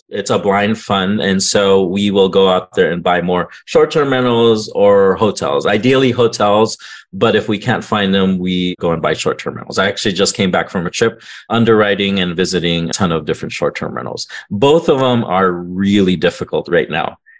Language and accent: English; California, United States; I'm from Southern California and most of us can't locate those places where I invest.